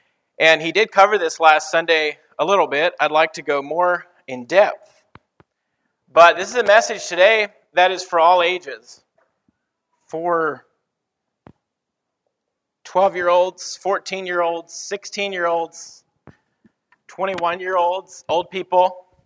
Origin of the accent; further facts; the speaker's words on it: Kenya; moved away; It's interesting, I grew up in Kenya, we heard a lot of messages on giving in a place that was very poor